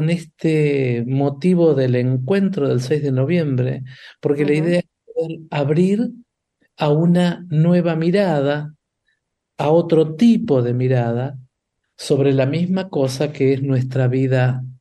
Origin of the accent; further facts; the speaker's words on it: Argentina; pasa a nosotros argentinos